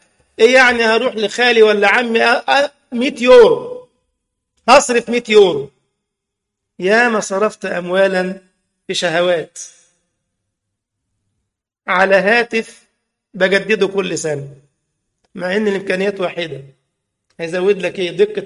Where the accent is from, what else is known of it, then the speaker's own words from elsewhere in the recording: Egypt; كان بعض العوام عندنا في مصر راجل بسيط جدا